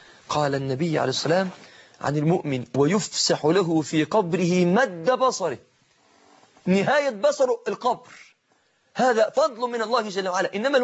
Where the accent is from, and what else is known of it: Egypt